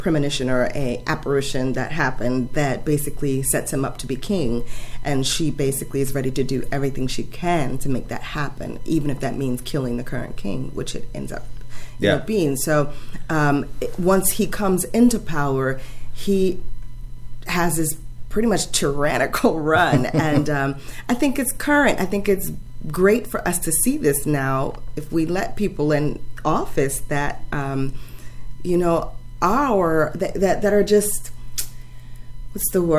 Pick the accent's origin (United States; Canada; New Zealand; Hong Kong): United States; Washington, District of Columbia; I grew up in Washington, D.C.